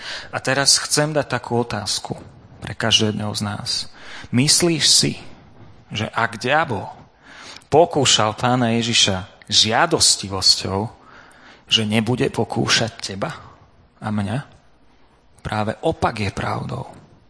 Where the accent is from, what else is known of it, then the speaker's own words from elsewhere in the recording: Nesvady, Nitra Region, Slovakia; Ja som vyrastal tu v Nesvadoch